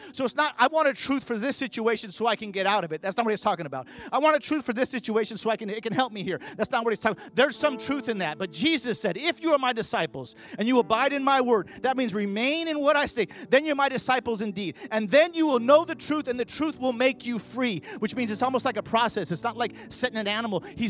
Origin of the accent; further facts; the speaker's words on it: California, United States; You know, I grew up in California, and I would walk by these huge houses and I could hear people swimming.